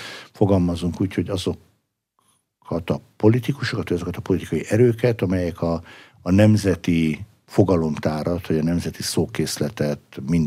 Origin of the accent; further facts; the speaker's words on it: Veszprém, Veszprém County, Hungary; a szülővárosom Veszprém készült arra, hogy Európa kulturális fővárosa legyen